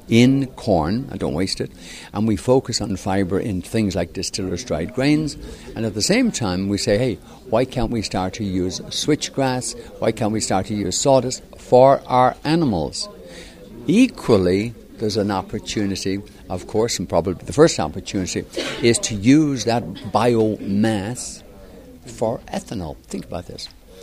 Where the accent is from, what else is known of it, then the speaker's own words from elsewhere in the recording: Ireland; now in Lexington, United States; I was actually born not in Lexington, as my accent probably tells you. I was born in Ireland, and in fact lived in Ireland so far for more years than I have lived in the United States, getting close to being 50-50.